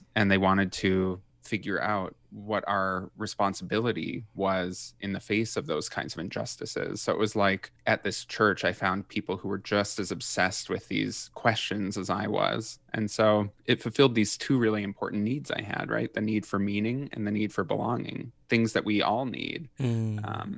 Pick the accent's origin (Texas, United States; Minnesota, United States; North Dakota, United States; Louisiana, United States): Minnesota, United States; Yeah, so I grew up in Minnesota. You know, I grew up in a non-religious family.